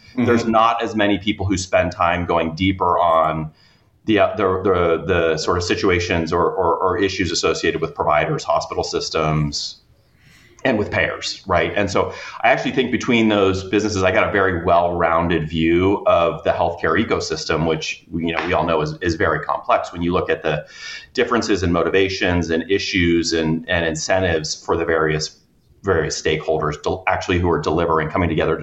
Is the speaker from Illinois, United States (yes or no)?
no; California, United States; I'm from the Bay Area originally. She's from New York. I said, let's go try the Bay Area.